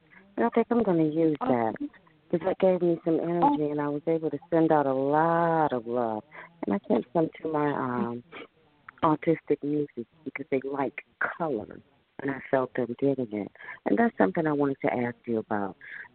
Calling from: Southfield, Michigan, United States; I'm calling from Southfield, Michigan.

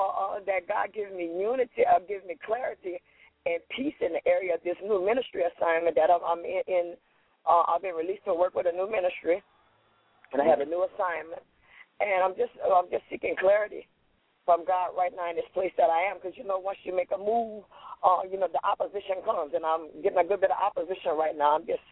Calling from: Louisiana, United States; I'm calling from Louisiana.

